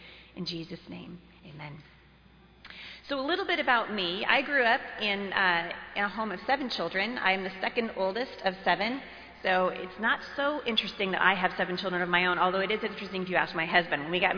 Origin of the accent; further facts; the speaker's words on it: Boring, Oregon, United States; I'm from Oregon. Little town. I was actually raised in a little town called Boring. It's a true story.